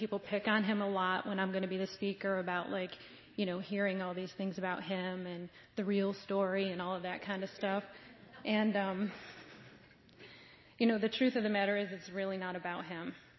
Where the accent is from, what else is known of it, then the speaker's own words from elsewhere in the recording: Syracuse, New York, United States; So I mentioned already I'm from Syracuse, New York, and I am the middle of five children. I was born into a Irish Catholic family and a big family.